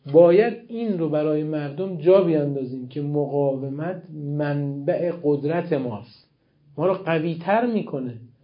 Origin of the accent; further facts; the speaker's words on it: Iran; من به عنوان یک ایرانی دارم منافع کشور خودم رو تبیین میکنم